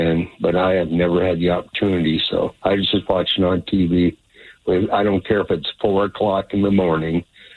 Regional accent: North Dakota, United States; moved away as an adult; I'm originally from North Dakota, and I moved down here in 1986 because I was sick and tired of winter

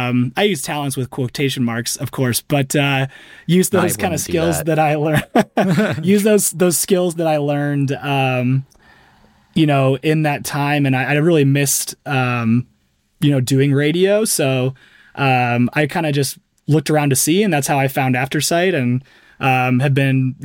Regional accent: Omaha, Nebraska, United States; I grew up in Omaha, Nebraska, and we would volunteer for like the Open Door mission

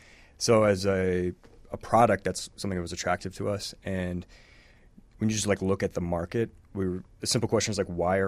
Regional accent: Glen Ellen, United States; Yeah, so I grew up in Glen Ellen.

